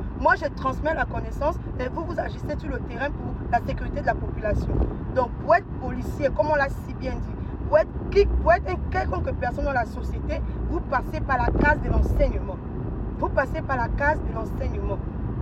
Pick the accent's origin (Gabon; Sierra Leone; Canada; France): Gabon; nous sommes tous des Gabonais et on sert le pays